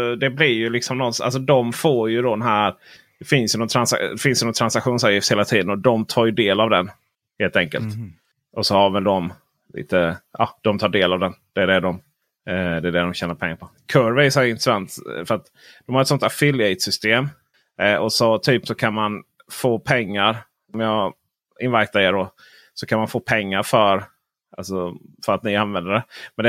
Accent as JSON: {"language": "Swedish", "region": "Blekinge", "country": "Sweden", "said": "där jag kommer från i norra Blekinge kommun, Blekinge län och södra Småland"}